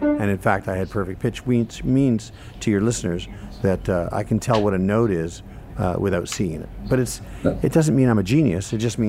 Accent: Canada; now in Los Angeles, United States; I've commiserated or hung with many, many fellow Canadians in Los Angeles here and around the world.

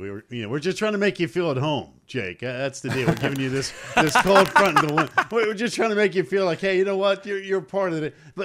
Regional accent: Winston-Salem, North Carolina, United States; Because Winston-Salem is my hometown.

